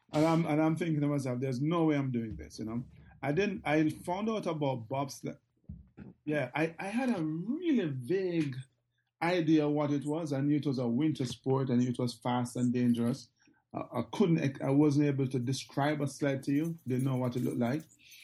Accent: Kingston, Jamaica; also born or lived in St. Elizabeth; was born and raised in Kingston. Spent a few years. In my early years in the country, a small, real country town in St. Elizabeth on the southern end of Jamaica, and then came back to Kingston.

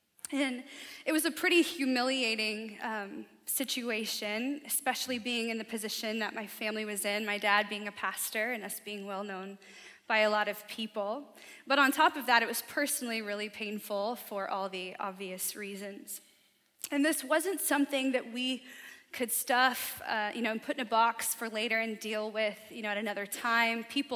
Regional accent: the South, United States; I was like devouring accolades from people back home. I'm from the South

